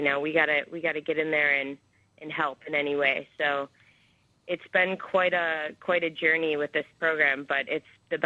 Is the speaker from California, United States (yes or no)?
no; Michigan, United States; I came from the Midwest, from Michigan, and coming out here